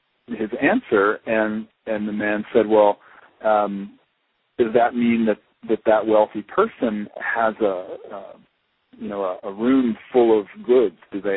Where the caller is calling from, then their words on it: South Africa; I'm calling you from South Africa right now, and the Bushmen are still alive.